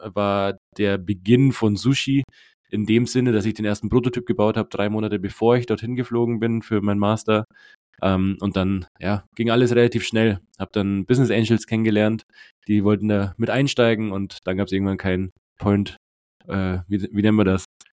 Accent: Munich, Bavaria, Germany; born there; gebürtiger Münchner und bin kürzlich 30 Jahre alt geworden

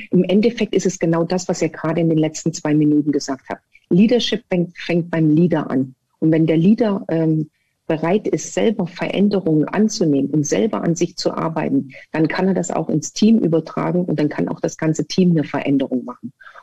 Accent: Sömmerda, Thuringia, Germany; born there; also born or lived in Erfurt; Ich bin geboren in Sommerda und war in Erfurt an der Sportschule.

